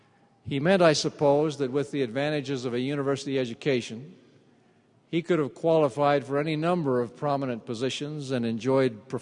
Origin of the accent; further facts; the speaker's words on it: New Jersey, United States; moved away as an adult; When I came to BYU from New Jersey as a freshman, my grandparents met me and took me to my dormitory on campus.